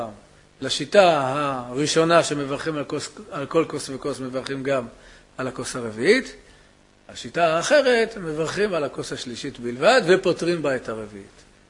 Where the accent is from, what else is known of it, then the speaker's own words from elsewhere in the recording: Jerusalem, Jerusalem District, Israel; now in Bnei Brak, Israel; אנחנו ירושלמים בבני ברק